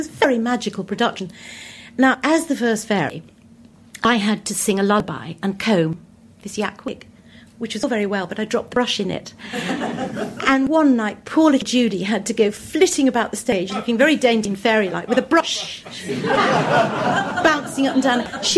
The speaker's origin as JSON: {"language": "English", "town": "Rhyl", "region": "Wales", "country": "United Kingdom", "said": "Of course, I'm Welsh. I was born in Rhyl, North Wales, by the sea."}